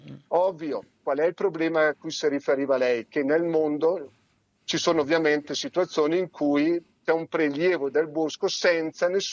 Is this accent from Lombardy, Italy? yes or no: yes; Bergamo, Lombardy, Italy; io sono di Bergamo